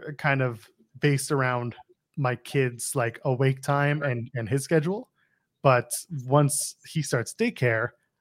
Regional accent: Canada; Yeah, I'm Canadian.

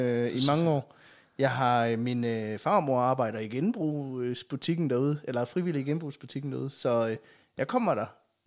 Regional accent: Aulum, Central Denmark Region, Denmark; Og jeg er jo fra Aulum

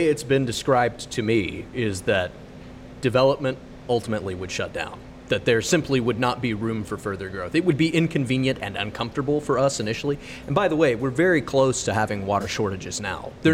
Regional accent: Tyler, Texas, United States; And I can say that as an East Texan.

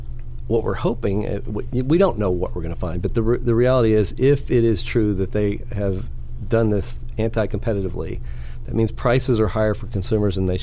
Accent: California, United States; I don't think the public until today mostly knew that I grew up in California.

